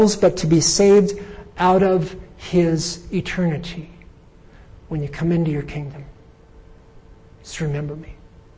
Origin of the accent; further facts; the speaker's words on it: Ireland; well, it was the way I was brought up. I'm Irish, what can you expect?